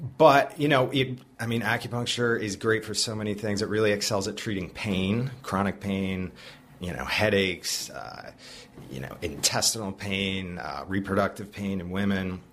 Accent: Connecticut, United States; now in West Hartford, United States; We're both from Connecticut, and we moved back to start our practice here.

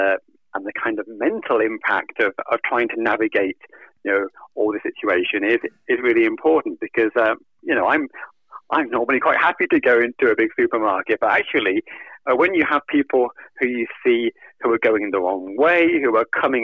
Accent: Gateshead, North East England, United Kingdom; Obviously, I'm from Gateshead, and so Greg's is big news up here

